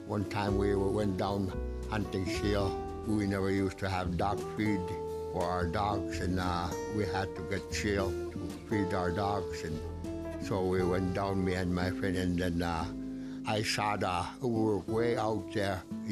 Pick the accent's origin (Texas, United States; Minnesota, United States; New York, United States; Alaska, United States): Alaska, United States; Koyuk; from Koyuk, and I was born here in Koyuk, August 12, 1927.